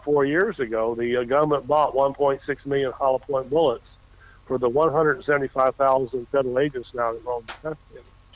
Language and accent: English; United States; When I grew up in America, my local police chief didn't carry a gun.